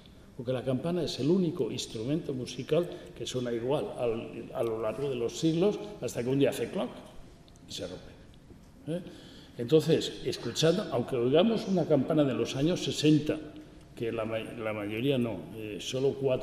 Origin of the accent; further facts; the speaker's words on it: Valencia, Valencian Community, Spain; yo vengo de Valencia, como habréis intuido por mi nombre